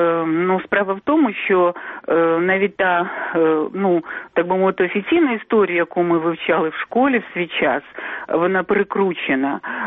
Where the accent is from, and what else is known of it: Kyiv, Ukraine